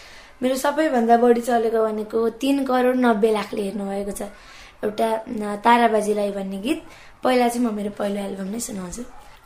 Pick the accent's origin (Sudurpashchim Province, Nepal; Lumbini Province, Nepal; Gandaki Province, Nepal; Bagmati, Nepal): Bagmati, Nepal; now in Kathmandu, Nepal; कक्षा 9 पढ्छु। मेरो गाउँ चाहिँ काभ्रे हो अनि म यहाँ हाल अहिले काठमाडौँको कोठाटारमा बसिरहेकी छु।